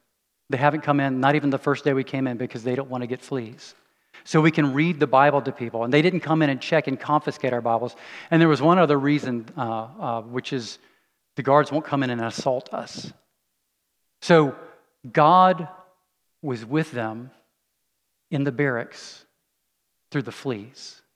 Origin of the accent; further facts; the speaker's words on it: United States; I have this thing I grew up with in the United States.